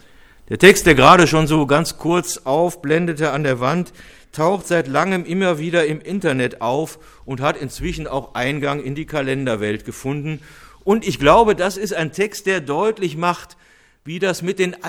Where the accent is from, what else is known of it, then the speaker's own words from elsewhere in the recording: Cologne, North Rhine-Westphalia, Germany; in meiner Heimatstadt Köln